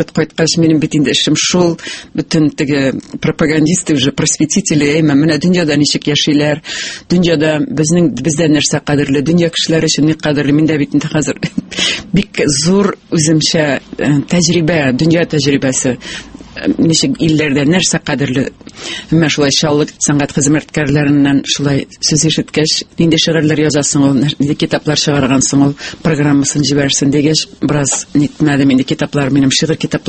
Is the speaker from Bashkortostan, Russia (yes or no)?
yes; Kyshlau-Yelga, Bashkortostan, Russia